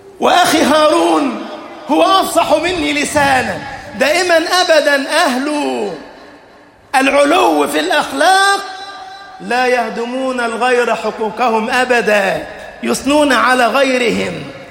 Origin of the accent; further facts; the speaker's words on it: Egypt; اجعل بلدنا مصر أمنا أمانا، سخاء رخاء.